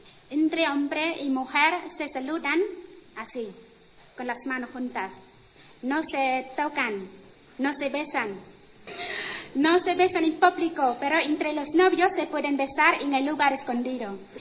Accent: Cambodia; Spanish is a second language; Vengo con mi amigo, solo somos dos de Camboya.

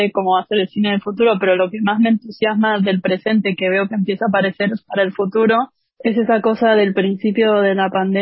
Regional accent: Trelew, Chubut, Argentina; born there; yo nací en la Patagonia, en un pueblo que se llama Trelew

